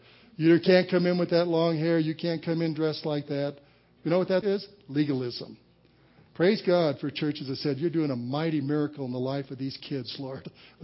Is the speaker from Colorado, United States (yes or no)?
yes; Denver, Colorado, United States; When I grew up in Denver, Colorado, I came out of the long-haired generation.